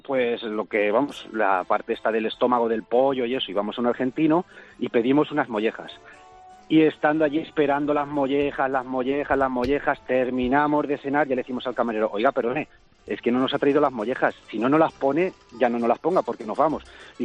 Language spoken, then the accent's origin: Spanish; Tébar, Castilla-La Mancha, Spain; Yo soy de un pueblo del sur de Cuenca, pegando con Albacete